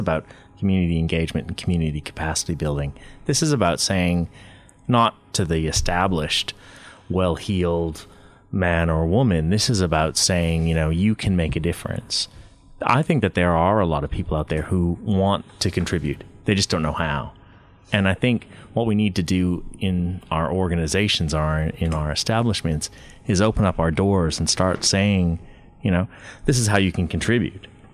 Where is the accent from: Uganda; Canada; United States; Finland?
Canada; And I grew up in the Bible Belt of Canada, so I know exactly what that is like.